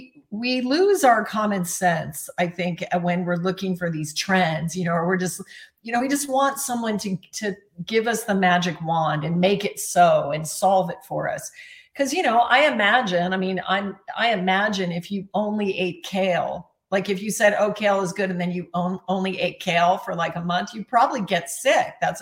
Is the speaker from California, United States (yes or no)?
no; Alaska, United States; I was raised in Alaska, actually, on game meat. My dad was a hunter and a pilot.